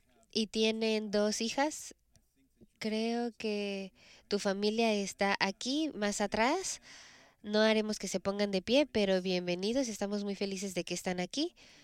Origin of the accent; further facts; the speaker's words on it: Abbotsford, British Columbia, Canada; also born or lived in Prince George; Sí, yo soy de Abbotsford. Mi familia es de Abbotsford. Nos mudamos de Prince George hace 7 años.